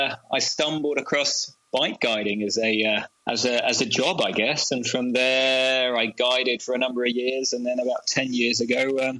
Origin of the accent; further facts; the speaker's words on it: Cambridge, East of England, United Kingdom; I was originally from Cambridge in the UK, which, as you probably are aware, is a great bike city.